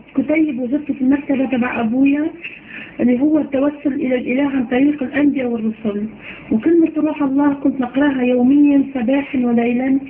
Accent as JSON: {"language": "Arabic", "country": "Tunisia", "said": "أنا من تونس. صرت مسيحية حوالي 4 سنوات."}